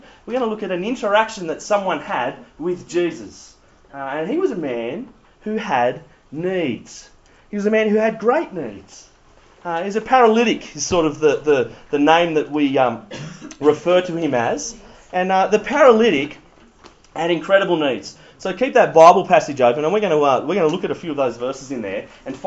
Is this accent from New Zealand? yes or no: no; Wyong, New South Wales, Australia; No one really wants to stop in Wyong. I grew up in Wyong.